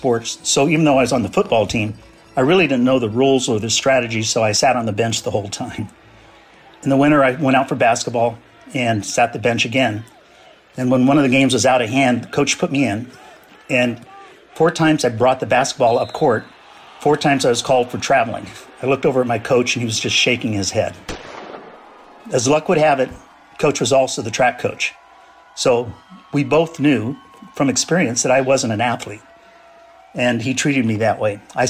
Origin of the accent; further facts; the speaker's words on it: Tennessee, United States; born there; also born or lived in Japan / Spain; I was born in Tennessee. I started kindergarten in Japan, and I graduated from high school in Spain.